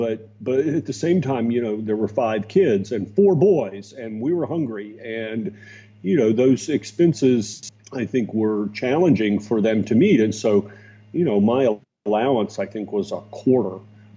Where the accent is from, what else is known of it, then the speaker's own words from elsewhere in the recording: Atlanta, Georgia, United States; I mean, I grew up in Atlanta, Georgia, and in the South.